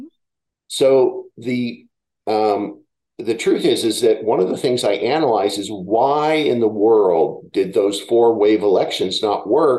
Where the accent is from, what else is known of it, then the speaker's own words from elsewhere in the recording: Phoenix, Arizona, United States; We'll be prepared because we're from Phoenix.